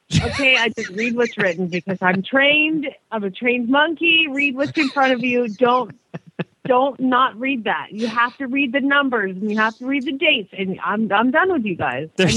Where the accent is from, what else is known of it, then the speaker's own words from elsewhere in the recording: Phoenix, Arizona, United States; from Phoenix, Arizona.